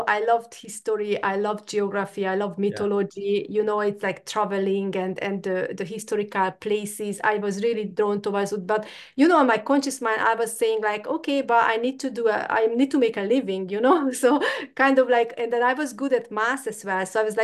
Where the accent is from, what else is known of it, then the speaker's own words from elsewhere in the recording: Hungary; English is a second language; moved away as an adult; I grew up in Hungary.